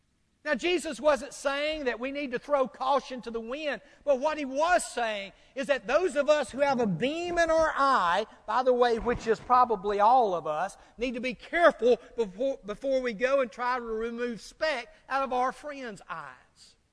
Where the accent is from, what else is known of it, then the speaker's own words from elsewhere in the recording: the South, United States; I remember growing up in the South in the 60s.